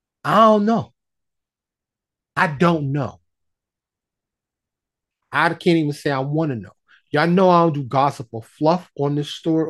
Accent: New York City, New York, United States; born there; You know, I was born in New York City, major metropolis filled with millions and millions of people

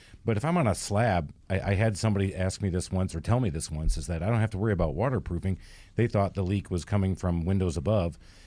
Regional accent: Michigan, United States; You know, coming from Michigan and Ohio, I'm from Michigan originally. It's flatlands.

